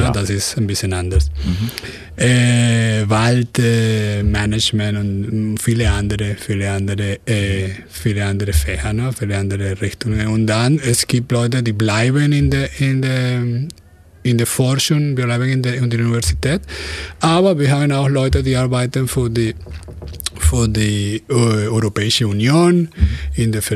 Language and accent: German; Venezuela; German is a second language; also born or lived in Ulm / Stuttgart / Copenhagen; now in Germany; Und ich komme aus Venezuela. Ich bin in Deutschland wieder seit 2 Jahren, weil ich habe hier in 2005, 2006 und 2007 gewohnt. In Ulm, in Stuttgart.